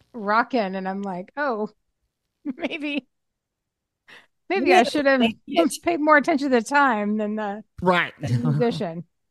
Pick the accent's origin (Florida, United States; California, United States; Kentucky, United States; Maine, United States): Kentucky, United States; I grew up in Kentucky, so...